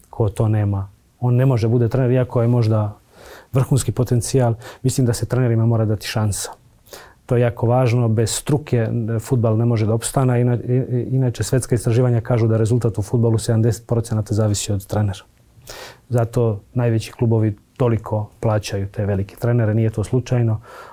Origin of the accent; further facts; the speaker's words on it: Čačak, Šumadija and Western Serbia, Serbia; born there; now in Belgrade, Serbia; Ja dolazim iz jedne sredine koja je potpuno drugačije od Beograda, ja sam rođen u Čačku. Mi se tamo svi znamo